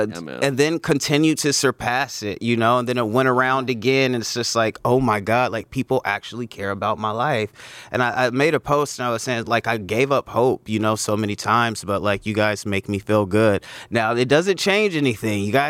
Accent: Ohio, United States; I'm from Ohio, and we started at the beginning of October.

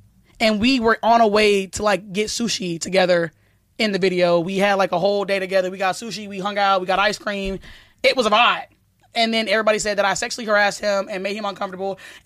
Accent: Alabama, United States; I'm from Alabama. I'm from the dirty South. I'm born and raised in Alabama, so I've grown up around a lot of white people.

